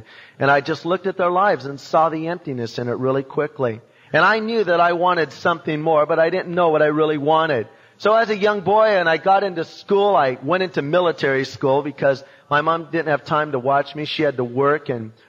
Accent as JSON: {"language": "English", "town": "Long Beach", "region": "California", "country": "United States", "tie": "born there", "said": "I was born in Long Beach in 1952 and my mom was married and divorced 7 times."}